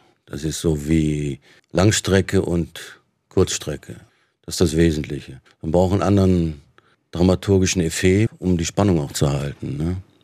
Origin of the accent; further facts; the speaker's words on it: Frankfurt, Hesse, Germany; born there; Also ich bin in Frankfurt ja geboren